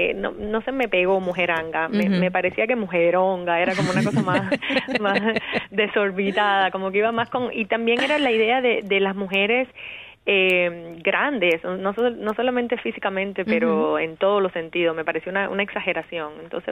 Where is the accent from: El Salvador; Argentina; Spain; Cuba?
Cuba; now in United States; yo soy cubana, tengo que escribir en español. Pero la verdad es que siempre he escrito en inglés también, porque fui a la escuela aquí en Americana.